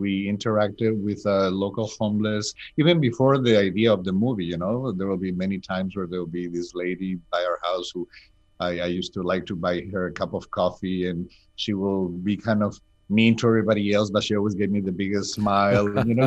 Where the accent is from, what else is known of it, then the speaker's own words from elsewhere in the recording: Ecuador; moved away as an adult; now in United States; I'm originally from Ecuador. I was born and raised in Ecuador, and I came to the U.S. to study business management.